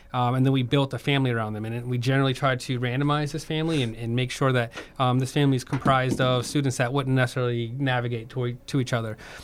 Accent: Addison, United States

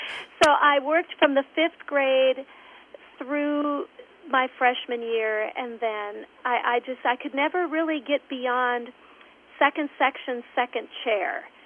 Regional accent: St. Stephen, Minnesota, United States; Yes, growing up in St. Stephen, you know, St. Joe's just 7-8 miles down the road.

